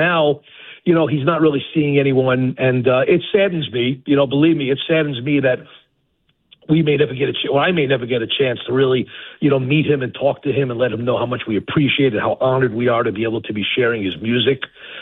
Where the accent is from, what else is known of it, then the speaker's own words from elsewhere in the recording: New York, United States; I am from New York, so I have a little bit of the same accent that he has.